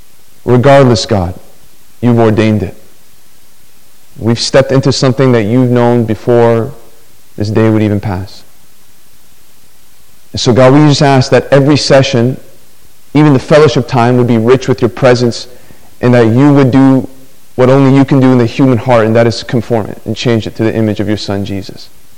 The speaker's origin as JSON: {"language": "English", "town": "Chicago", "region": "Illinois", "country": "United States", "said": "As you heard, I hail from Chicago, and I drove up this time."}